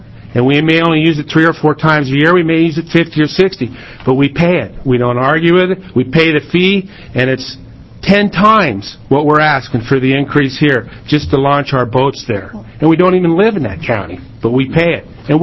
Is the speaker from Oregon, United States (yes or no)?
yes; Astoria, Oregon, United States; But I was born and raised in Astoria. I lived at Bonneville Dam when housing was there, so I'm very familiar with Tanner Creek Fish Hatchery.